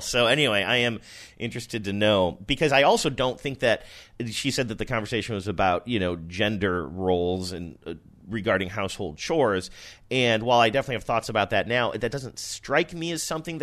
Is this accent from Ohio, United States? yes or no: yes; Ohio, United States; now in Washington, United States; keep in mind, I didn't grow up around here. Like, I grew up in Ohio.